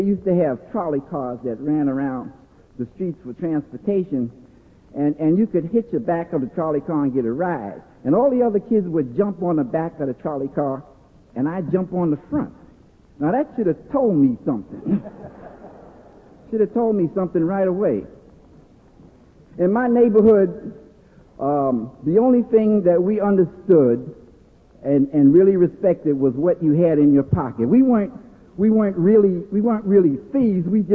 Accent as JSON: {"language": "English", "region": "New York", "country": "United States", "tie": "born or raised there", "said": "So when I grew up in Spanish Harlem, I didn't have a lot of the things that we learn here"}